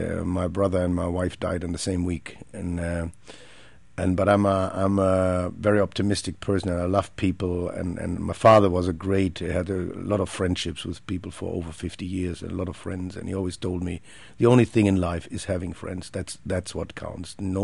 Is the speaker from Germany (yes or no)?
yes; Germany; In my hometown, there was a very famous theater in Germany.